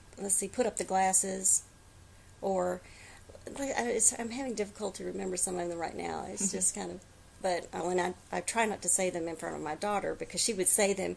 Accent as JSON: {"language": "English", "region": "Mississippi", "country": "United States", "tie": "born or raised there", "also_born_or_lived": "Texas", "lives_now": "California, United States", "said": "I lived in Texas for about 20 years, and now I've moved back to California. I can remember growing up in Mississippi."}